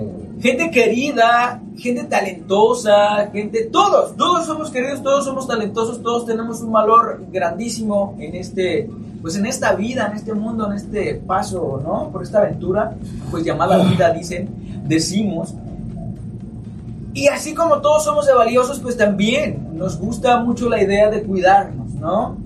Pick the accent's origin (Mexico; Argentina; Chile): Mexico; así somos los seres humanos, así somos los mexicanos.